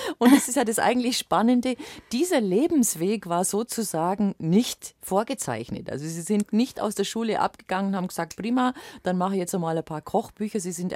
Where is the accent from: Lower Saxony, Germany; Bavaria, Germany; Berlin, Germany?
Bavaria, Germany; Also bei uns im Allgäu war ja das Häberne Mus.